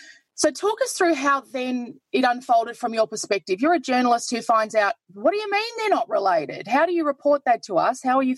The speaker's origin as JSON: {"language": "English", "region": "Queensland", "country": "Australia", "lives_now": "Melbourne, Australia", "said": "I'm from Queensland, not long in Melbourne."}